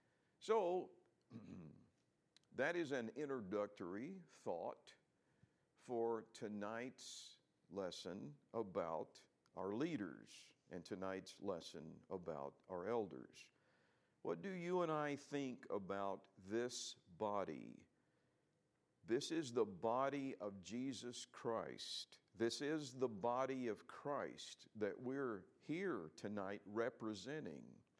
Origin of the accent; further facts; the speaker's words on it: Alabama, United States; because I grew up in Alabama